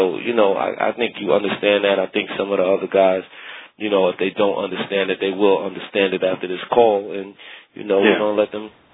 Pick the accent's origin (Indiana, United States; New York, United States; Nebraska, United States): New York, United States; Brooklyn; Like, I came up, I'm from Brooklyn, so I came up under, you know … even, you know